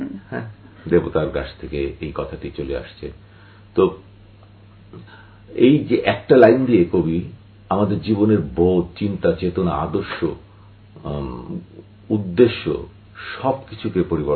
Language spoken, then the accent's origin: Bangla; Bangladesh; আমাদের বাঙালির মধ্যে এই কবিত্বটা অনেক বেশি